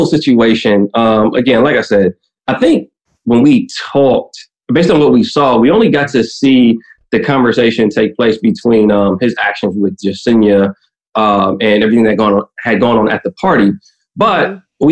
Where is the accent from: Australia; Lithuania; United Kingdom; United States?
United States; Midwest; I'm from the Midwest too. I say folks all the time.